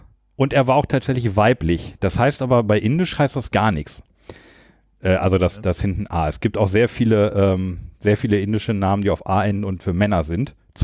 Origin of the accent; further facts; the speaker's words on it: Lower Saxony, Germany; now in Düsseldorf, Germany; Ich komme ja aus Niedersachsen und ich kann mit Karneval gar nichts anfangen. Sind wir mal ehrlich, ja? Ich wohne jetzt tatsächlich länger in Düsseldorf als sonst woanders. Also tatsächlich ist es der größte Teil meines Lebens in Düsseldorf.